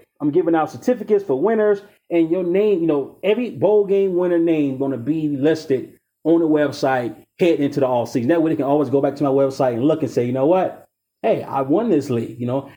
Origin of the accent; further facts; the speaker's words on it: South Carolina, United States; Like, I named my own South Carolina Bowl. I'm from South Carolina.